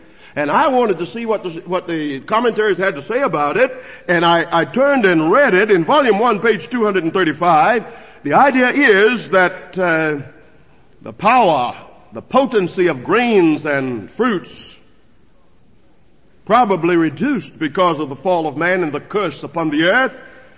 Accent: North Carolina, United States; born there; I try to explain to her that I was born in North Carolina.

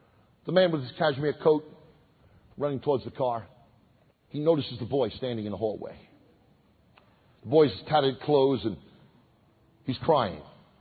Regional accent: Brooklyn, New York, United States; I'm from Brooklyn, so I'm a hugger.

